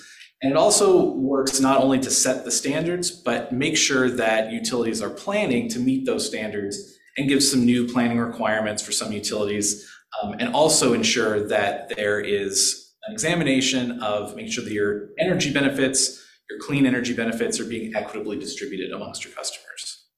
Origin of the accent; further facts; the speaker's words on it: Washington, United States; I grew up in the Wenatchee Valley.